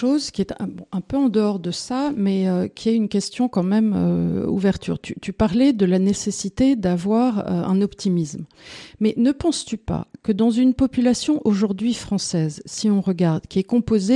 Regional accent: France; J'ai dit « Je suis française ».

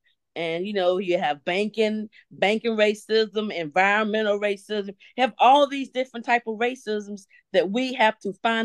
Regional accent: Durham, North Carolina, United States; 'Cause I grew up in North Carolina in Durham, and my parents moved to the suburbs, and we were the only black family in that neighborhood.

